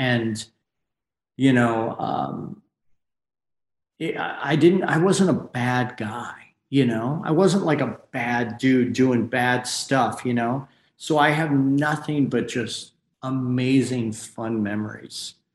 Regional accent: Michigan, United States; moved away as an adult; now in Los Angeles, United States; Right. Yeah. And I left that like right when I turned 18. So I've been out here for 1,000 years, it seems like.

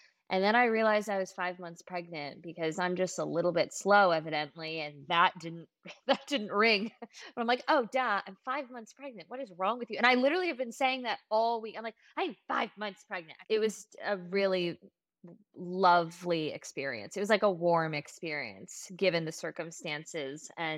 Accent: Los Angeles, California, United States; I am from Los Angeles.

